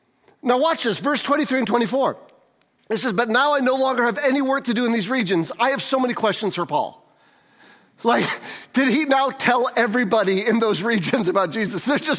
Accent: St. Johns, Michigan, United States; also born or lived in Detroit; I was born in Detroit and moved to St. John's when I was four. Actually, my parents live in DeWitt, still in the same house they moved into when I was four. And I went to St. John's High School, and I went to Michigan State

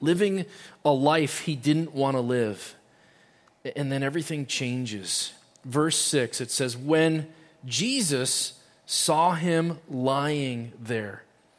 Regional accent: Cincinnati, Ohio, United States; I grew up in Cincinnati

